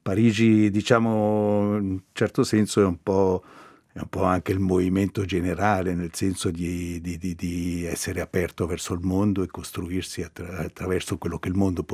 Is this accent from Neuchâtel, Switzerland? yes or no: no; Locarno, Ticino, Switzerland; moved away; sono da parte di mia madre originario della Vallon Sernone, ma sono nato a Locarno, ho vissuto a Locarno e sono diventato grande a Locarno, sebbene ho un gran rapporto con la Vallon Sernone.